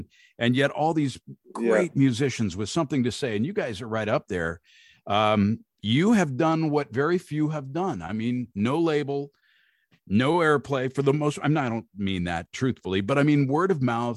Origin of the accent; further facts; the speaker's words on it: Roseburg, Oregon, United States; now in Virginia, United States; And I grew up in Southern Oregon, a place called Roseburg, south of Eugene by about an hour, and been here in Virginia for about 30 years.